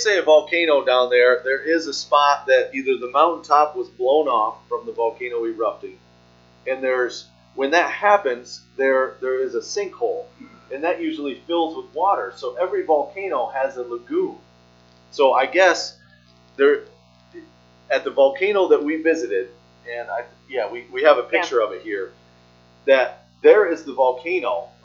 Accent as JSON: {"language": "English", "town": "Deposit", "region": "New York", "country": "United States", "tie": "born or raised there", "said": "I grew up in Deposit"}